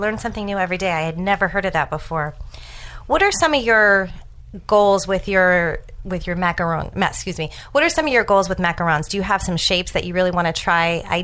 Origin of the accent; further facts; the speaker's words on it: San Jose, California, United States; there is a bakery in my hometown of San Jose, California, called Dick's Bakery